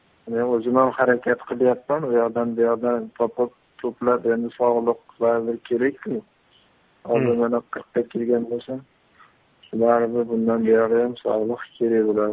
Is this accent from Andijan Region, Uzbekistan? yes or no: yes; Andijan Region, Uzbekistan; born there; Andijon viloyatida tug'ilganman.